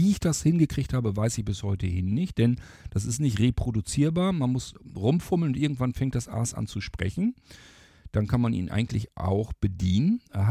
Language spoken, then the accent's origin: German; Lower Saxony, Germany; da mal ein bisschen was zeigen, den Dümmersee und so weiter.